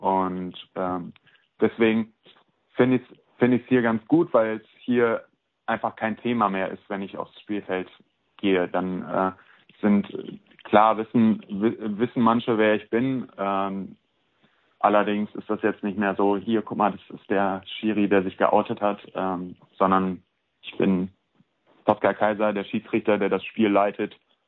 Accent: Cologne, North Rhine-Westphalia, Germany; ich bin nach Köln gezogen, weil ich hier geboren und aufgewachsen bin und ja, meine Heimat vermisst habe, meine Familie vermisst habe und das Landleben einfach dann doch nicht so erfüllend für mich war.

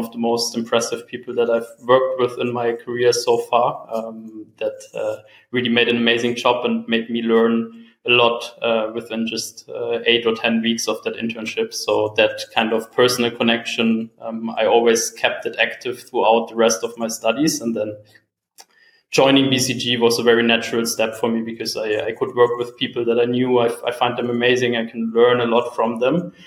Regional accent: Freiburg, Baden-Württemberg, Germany; also born or lived in Mannheim; Yes, indeed, I grew up in Freiburg, then first moved to Mannheim for my university studies. So not too far from home first

